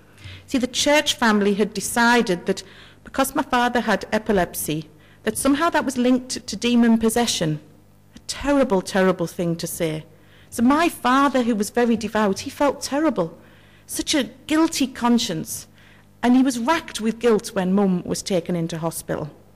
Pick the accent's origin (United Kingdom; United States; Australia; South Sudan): United Kingdom; Spennymoor, North East England; now in Newcastle, United Kingdom; I was born and brought up in Spennymoor, County Durham, so you need to know I'm not a proper Geordie. I need to confess that now, although I live and work in Newcastle now. I was brought up in a Christian family